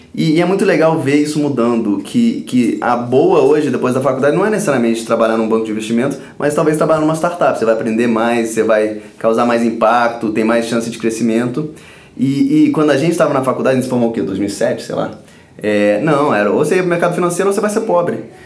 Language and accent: Portuguese; Brazil; born there; a vontade de fato causar impacto no país onde eu nasci. Eu amo esse país, eu amo o Rio.